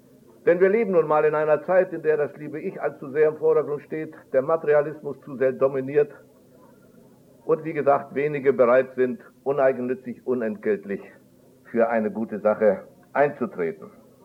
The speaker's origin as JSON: {"language": "German", "town": "Środa Śląska", "region": "Lower Silesian Voivodeship", "country": "Poland", "tie": "born or raised there", "said": "meiner Heimatstadt Neumarkt, bekanntlich zwischen Liegnitz und Breslau liegend"}